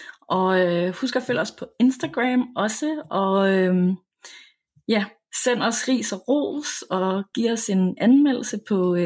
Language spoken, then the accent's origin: Danish; Tappernøje, Zealand, Denmark; Jeg kan huske der, hvor jeg voksede op nede i Tappernøje, der var der også sådan et forladt hus